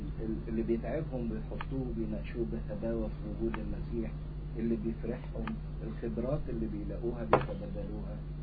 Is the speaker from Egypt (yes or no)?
yes; Egypt